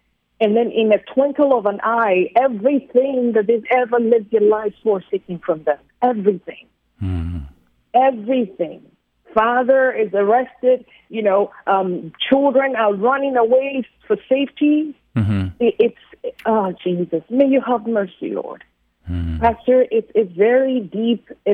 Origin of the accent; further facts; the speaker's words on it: Ghana; accent: British; I'm from Ghana in West Africa, and of course, it's a third world country.